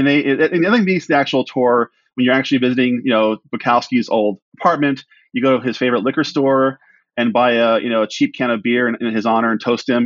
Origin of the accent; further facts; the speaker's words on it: Philadelphia, Pennsylvania, United States; I'm from Philadelphia, so I've been on my share of historic tours